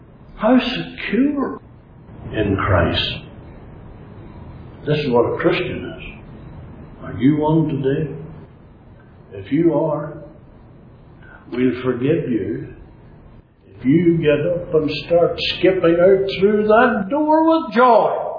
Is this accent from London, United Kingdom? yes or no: no; Northern Ireland, United Kingdom; And as I began to speak, she said, "Oh, you're from Ulster." And I said, "Yes."